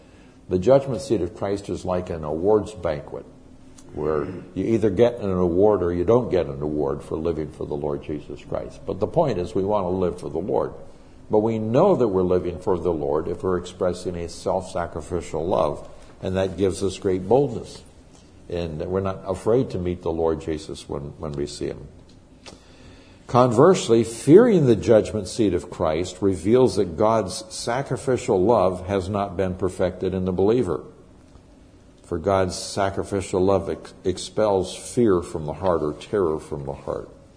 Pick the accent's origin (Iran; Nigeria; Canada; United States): Nigeria; I grew up in Nigeria, West Africa. My parents were missionaries there.